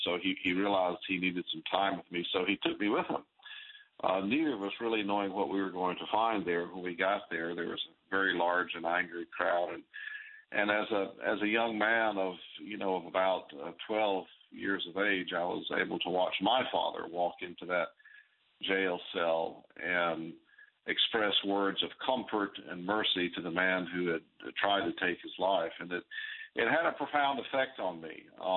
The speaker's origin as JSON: {"language": "English", "country": "Nigeria", "tie": "born or raised there", "also_born_or_lived": "Ghana", "said": "I was raised, Susie, I was raised in Nigeria and Ghana."}